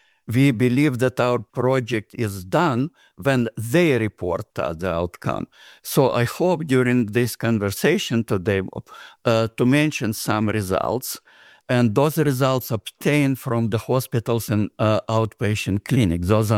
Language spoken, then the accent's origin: English; Ukraine; English is a second language; that believe that I'm from Texas, I'm not. I'm from Ukraine, from former Soviet Union.